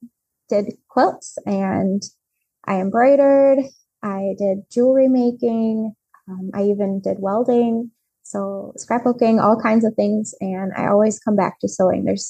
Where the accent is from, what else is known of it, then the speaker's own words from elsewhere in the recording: Beaver Dam, Wisconsin, United States; I've lived in Wisconsin pretty much my whole life. And I grew up around Beaver Dam, and which was where Nancy Zeman had her store.